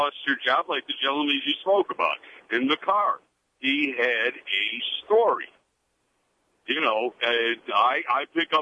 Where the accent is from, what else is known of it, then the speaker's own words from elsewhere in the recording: Chicago, Illinois, United States; I grew up in Chicago, and I worked downtown with a friend of mine.